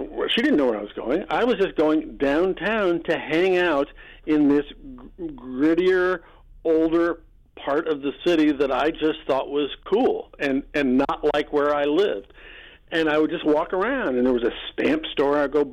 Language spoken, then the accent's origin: English; Omaha, Nebraska, United States; So my Omaha childhood. What do you want to know? I was born in Dundee, then moved to 90th Street when I was 3 years old and lived there until my mom sold the house.